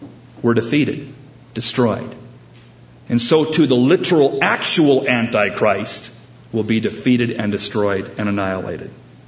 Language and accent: English; California, United States; Growing up in the Bay Area and cruising down to Santa Cruz all the time